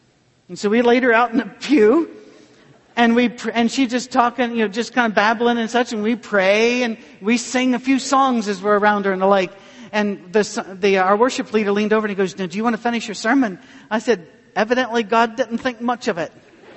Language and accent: English; United Kingdom; Now, I don't dance because I'm British.